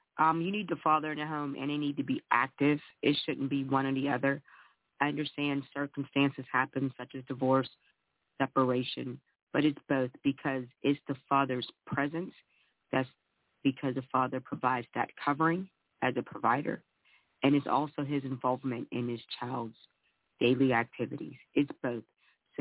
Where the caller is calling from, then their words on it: Pittsburgh, Pennsylvania, United States; From Pittsburgh, Pennsylvania